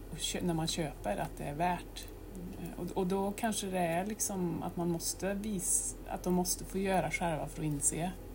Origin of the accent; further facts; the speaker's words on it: Karlstad, Värmland, Sweden; Jag är väl född i Karlstad, antar jag.